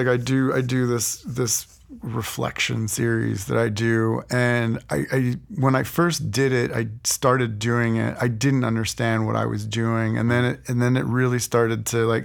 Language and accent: English; Altoona, Pennsylvania, United States; now in Pittsburgh, United States; I grew up in Altoona, Pennsylvania.